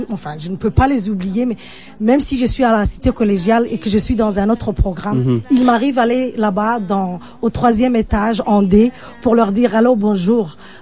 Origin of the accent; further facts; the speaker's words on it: Djibouti; now in Canada; Je suis de l'Afrique de l'Est, je suis de Djibouti.